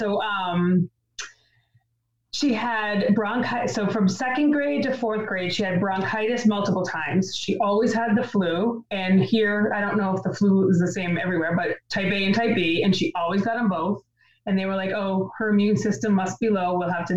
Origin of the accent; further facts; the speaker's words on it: Massachusetts, United States; I'm from Massachusetts.